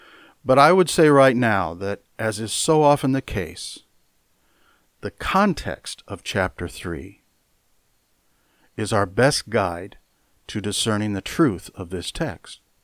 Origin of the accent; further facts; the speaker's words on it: Marshalltown, Iowa, United States; When I was a little boy growing up in Marshalltown, Iowa, the official name of our church was Baptist Temple, with that name emblazoned over its entrance.